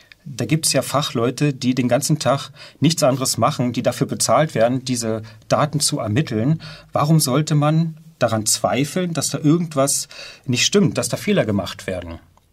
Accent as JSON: {"language": "German", "town": "Jüterbog", "region": "Brandenburg", "country": "Germany", "said": "ich bin 48 Jahre alt, ich komme aus dem Raum Berlin, um genau zu sein, aus dem Kleinstädtchen Jüterbog."}